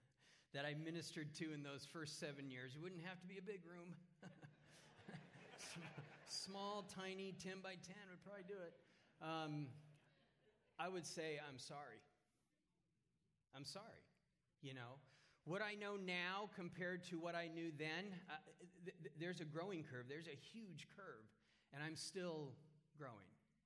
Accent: Castle Rock, Colorado, United States; Well, as Sandy said, I am from Castle Rock, Colorado.

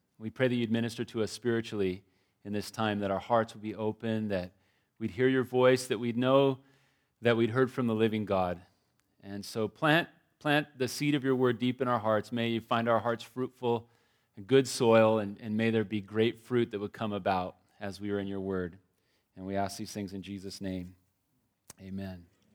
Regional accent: California, United States; I'm from California. And I am married to a woman, just so you know. I want to make that clear, being from California.

